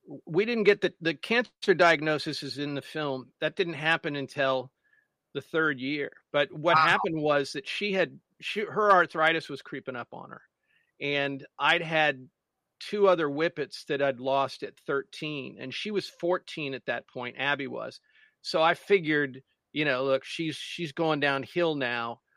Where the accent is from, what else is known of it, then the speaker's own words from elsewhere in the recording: Columbus, Ohio, United States; I grew up in Columbus, Ohio, and we had some good radio here, but Chicago had much better radio.